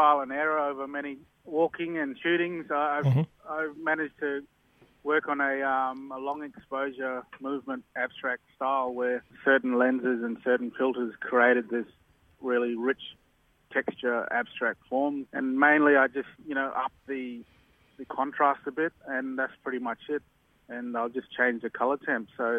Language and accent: English; Broome, Western Australia, Australia; I was born and raised in Broome. So obviously I lived in a remote part of Australia.